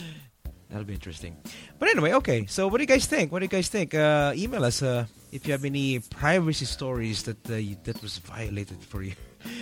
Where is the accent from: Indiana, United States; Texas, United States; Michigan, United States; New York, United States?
Texas, United States; And then the asked me, where is she? I'm from Texas.